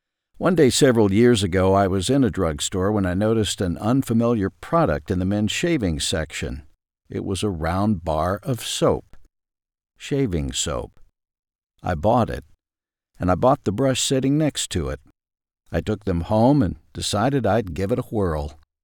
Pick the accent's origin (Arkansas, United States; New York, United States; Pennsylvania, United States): Arkansas, United States; Ashdown; As a child growing up in Ashdown, Arkansas, I would watch them lather up the soap with their brush